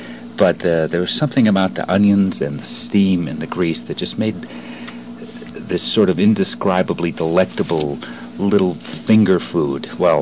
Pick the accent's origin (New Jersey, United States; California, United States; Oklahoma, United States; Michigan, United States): Michigan, United States; Port Huron; when I was growing up in Port Huron, which is a small town that's about 60 miles northeast of Detroit in what is called the Thumb Area of Michigan